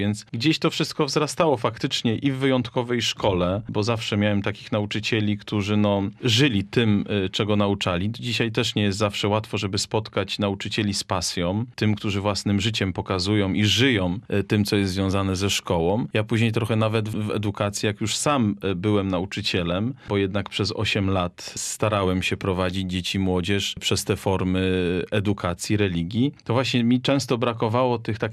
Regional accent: Przysiersk, Kuyavian-Pomeranian Voivodeship, Poland; urodziłem się w miejscowości Przysiersk, niedaleko Świecia, na takich krańcach Kociewia, więc tam jest mój dom rodzinny

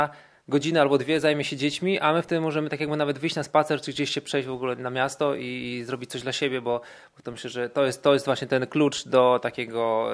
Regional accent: Mrągowo, Warmian-Masurian Voivodeship, Poland; Ja jestem z Mrągowa

